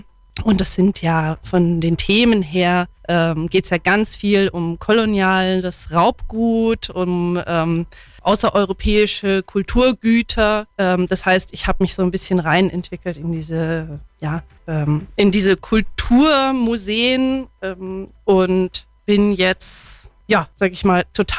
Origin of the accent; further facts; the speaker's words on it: Augsburg, Bavaria, Germany; moved away as an adult; Ich bin geboren, aufgewachsen in Augsburg und nach dem Abi bin ich, bin ich gleich abgehauen nach Leipzig.